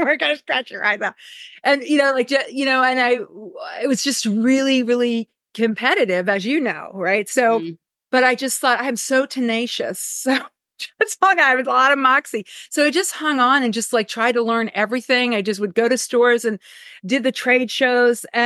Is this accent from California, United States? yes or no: no; Pennsylvania, United States; Well, I'm a PA girl. So I studied costume design in Pennsylvania